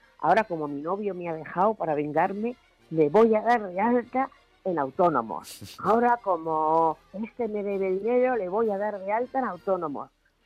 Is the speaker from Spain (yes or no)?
yes; Spain; cómo somos los españoles de gracioso